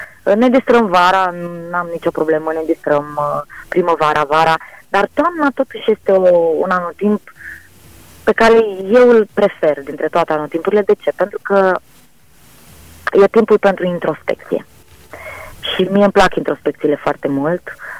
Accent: Moldavia, Romania; Sunt o moldoveancă aprigă

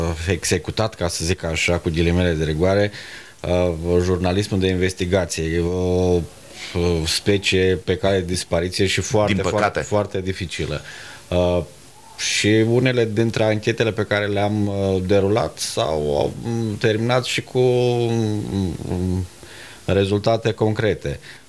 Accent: Plopeni, Suceava County, Romania; Primii 8 ani am făcut la satul meu natal, la Plopeni.

